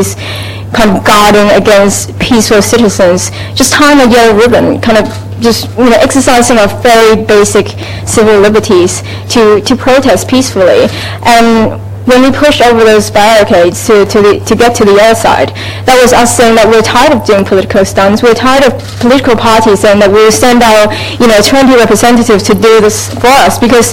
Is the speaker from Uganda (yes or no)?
no; Hong Kong; growing up in Hong Kong